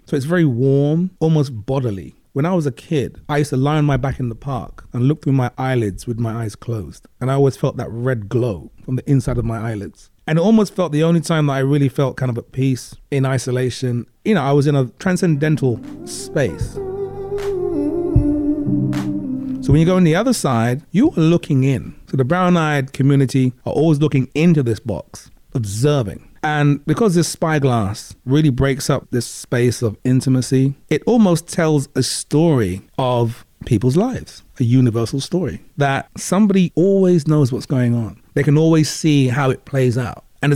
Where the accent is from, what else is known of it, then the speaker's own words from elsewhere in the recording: London, United Kingdom; And I immediately hark back to my early years as a young kid growing up in London and seeing the National Front on the street corners.